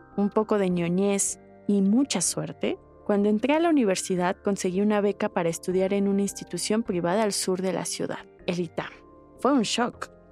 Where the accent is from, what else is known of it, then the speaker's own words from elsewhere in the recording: Mexico City, Mexico; Yo viví la infancia entre esa vecindad y la colonia Guerrero, de donde soy originaria. Crecí en escuelas públicas